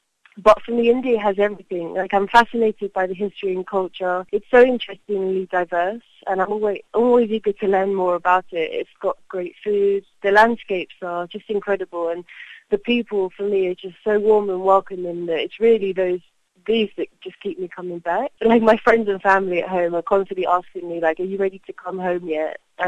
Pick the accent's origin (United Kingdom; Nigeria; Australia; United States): United Kingdom; I'm British national and I've last year just with my backpack. I landed in Mumbai